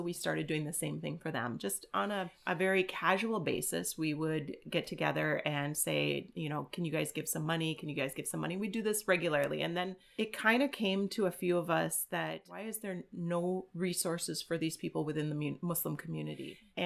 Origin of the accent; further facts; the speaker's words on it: Minnesota, United States; So I'm Minnesota born and bred. Grew up in a very, very tiny town of about 100 people. I grew up Lutheran in the Christian faith